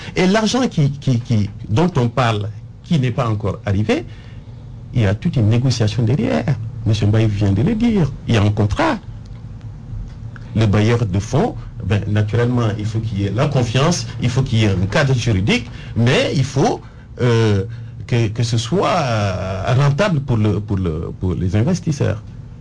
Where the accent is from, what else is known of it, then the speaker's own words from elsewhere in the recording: Tambacounda, Senegal; je suis natif de Tamba